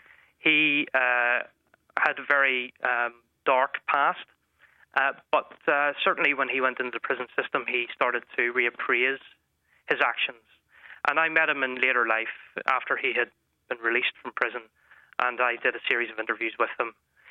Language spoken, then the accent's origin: English; Newtownabbey, Northern Ireland, United Kingdom; now in England; I'm originally from Newton Abbey, and of course I've been in England now for almost 10 years